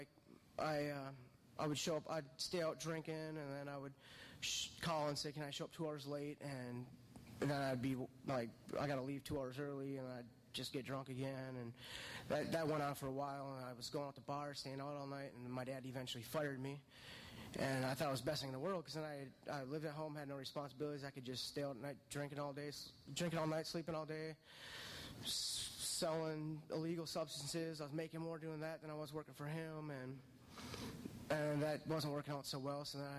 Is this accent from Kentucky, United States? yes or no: no; Minnesota, United States; moved away as an adult; About me, I grew up in Minnesota, moved down to Florida about 6 years ago.